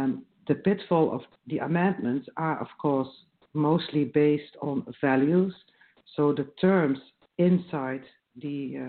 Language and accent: English; Netherlands; English is a second language; from the Netherlands. I work in my country with restorative justice in prisons